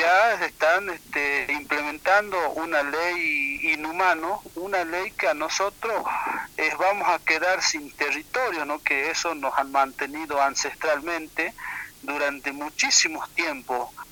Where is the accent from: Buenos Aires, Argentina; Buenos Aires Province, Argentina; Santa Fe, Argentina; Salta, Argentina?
Salta, Argentina; Santa Victoria; Allá en mi provincia, que es Santa Victoria Salta, nosotros también tenemos problemas territoriales